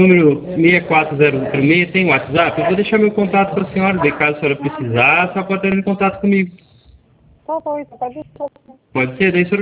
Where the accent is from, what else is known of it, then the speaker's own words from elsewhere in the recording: Cornélio Procópio, Paraná, Brazil; eu sou da cidade de Cornélio Procópio, Paraná.